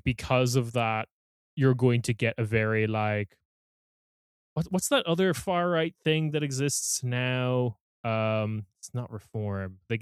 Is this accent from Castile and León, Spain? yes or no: no; Barcelona, Catalonia, Spain; English is a second language; I'm from Barcelona.